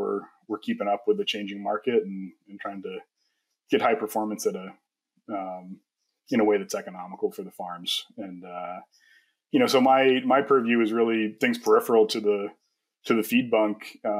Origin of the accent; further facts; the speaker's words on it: East Coast, United States; I grew up on the East Coast and got exposed to agriculture through my cousin's ranch.